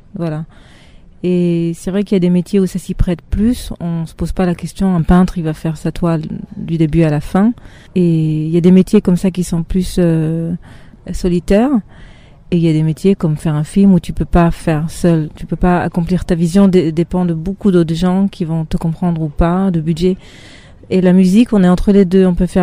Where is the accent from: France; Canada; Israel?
Israel; born or raised there; French is a second language; moved away